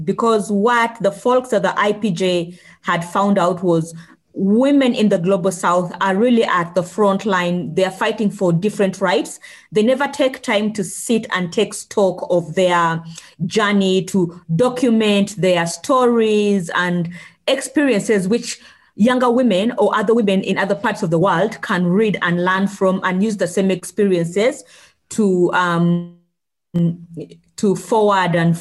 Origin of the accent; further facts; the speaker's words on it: Uganda; a lot of my creative writing was about the life in my home country in Uganda.